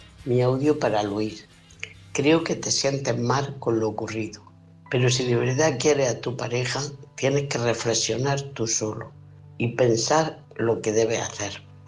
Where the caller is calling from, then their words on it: Almería, Andalusia, Spain; Soy corresponsal de Almería.